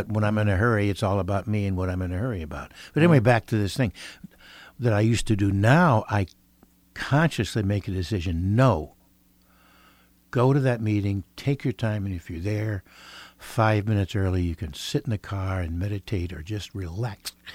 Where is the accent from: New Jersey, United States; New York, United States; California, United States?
New York, United States; Let me tell you, and I'm from New York, never in my life have I seen such a breadth of humanity.